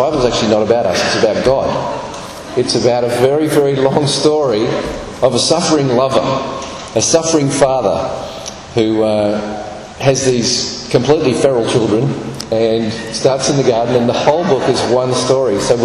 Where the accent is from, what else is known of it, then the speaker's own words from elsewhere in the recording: Australia; now in Fort Myers, United States; I'm a missionary from Australia that works in Fort Myers at a missionary headquarters.